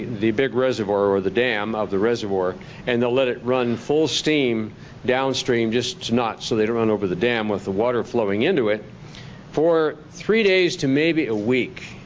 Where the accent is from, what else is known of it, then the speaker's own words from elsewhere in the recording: South Dakota, United States; It's similar to the river we grew up near in South Dakota, the Cheyenne River. It goes right along our family property line.